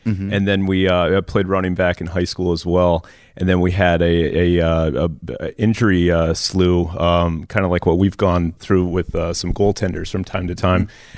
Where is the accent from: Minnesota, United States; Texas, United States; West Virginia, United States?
Minnesota, United States; basketball games, football games, hockey games growing up in Minnesota.